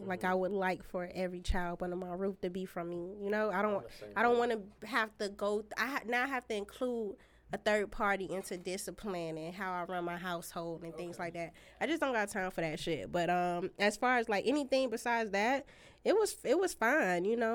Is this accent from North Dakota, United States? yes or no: no; Miami, Florida, United States; now in Broward, United States; I live in Miami. Well, I'm from Miami, but I live in Broward. I'm from Miami.